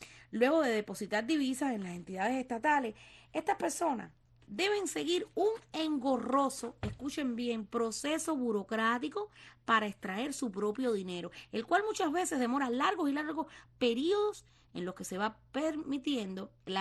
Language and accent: Spanish; Cuba; moved away; somos los cubanos, los que vivimos en el exterior